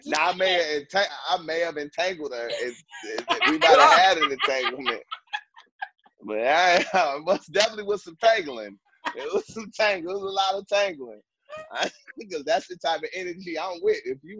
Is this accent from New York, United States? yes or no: no; Chicago, Illinois, United States; I'm from Chicago, man.